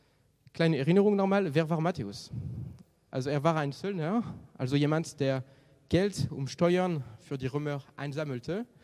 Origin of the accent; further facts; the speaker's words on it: France; German is a second language; Ich komme aus Frankreich